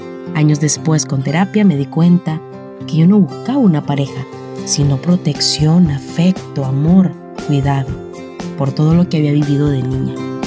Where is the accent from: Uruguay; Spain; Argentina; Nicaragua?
Nicaragua; moved away as an adult; now in United States; una nica de 38 años y vivo en Estados Unidos, donde emigré hace una década.